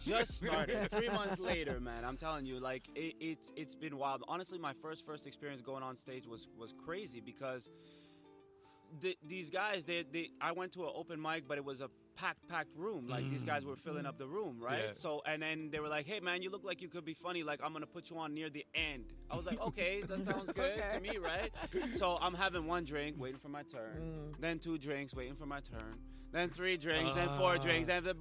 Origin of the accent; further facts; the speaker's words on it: Lebanon; Yo, my like, as it would be for Lebanese families, right? I'm from Lebanon.